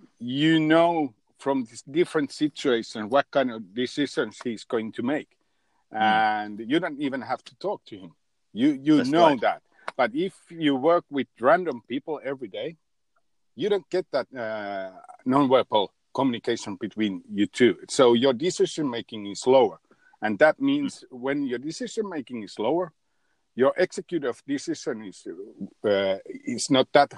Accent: Finland; I'm also from Finland

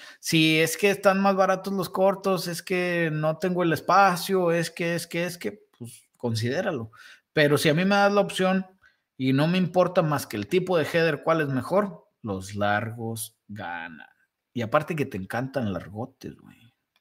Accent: Mexico; now in United States; Soy más mexicano que un nopal, gordo, pero al mismo tiempo tengo descendencia de alemanes o ascendencia, no sé cómo se dice. O sea, mi tatara, ¿sabe qué abuelo era de Alemania?

